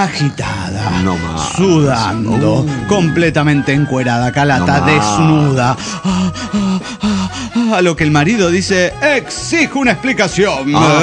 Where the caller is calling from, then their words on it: Tulancingo, Hidalgo, Mexico; de Tulancingo, Hidalgo, México.